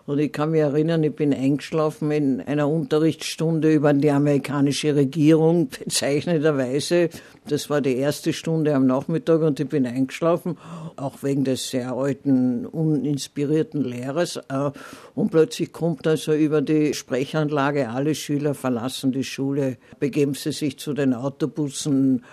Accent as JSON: {"language": "German", "region": "Carinthia", "country": "Austria", "tie": "born there", "also_born_or_lived": "Vienna", "said": "Ich war Jahrzehnte dann in Wien und ja, eigentlich als Kärntnerin geboren."}